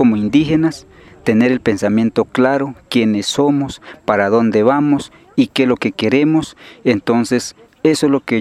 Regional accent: Cauca, Colombia; Vengo del resguardo de López Adentro, precisamente en la comunidad del Pílamo

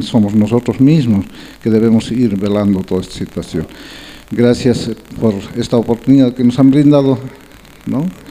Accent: Santa Cruz, Bolivia; also born or lived in Oruro; cruceño, pero nacido en Oruro. Muchos años viviendo aquí, he estado recorriendo todo Santa Cruz, de pueblo en pueblo

